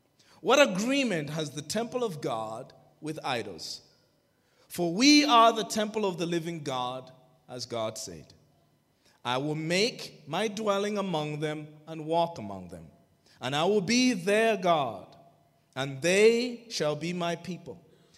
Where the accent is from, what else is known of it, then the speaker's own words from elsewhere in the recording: Malawi; first language Chichewa; English is a second language; I speak two languages fluently, English and Chichewa. Chichewa is my mother tongue, and it is one of the most beautiful languages in the world.